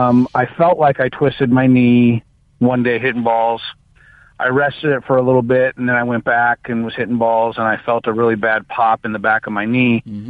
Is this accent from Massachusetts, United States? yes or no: no; Santa Clarita, California, United States; No, I've been many places, but born and raised in Santa Clarita, and I still live there, yeah.